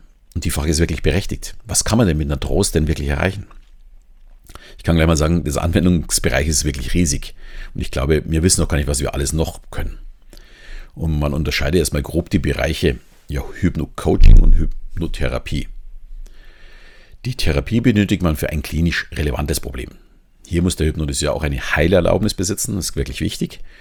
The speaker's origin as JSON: {"language": "German", "region": "Southern Germany", "country": "Germany", "accent": "southern German", "said": "mein süddeutscher Akzent vielleicht."}